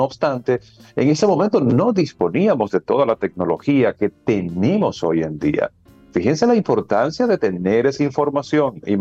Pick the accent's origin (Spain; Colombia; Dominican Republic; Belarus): Dominican Republic; La Vega; also born or lived in Santo Domingo; Yo estaba en La Vega ya en ese momento, nací aquí en Santo Domingo, pero fui a educarme y a crecer a La Vega.